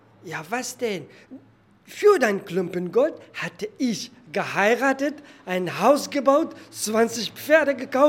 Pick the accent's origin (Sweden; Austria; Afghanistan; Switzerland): Afghanistan; Ich komme aus Afghanistan.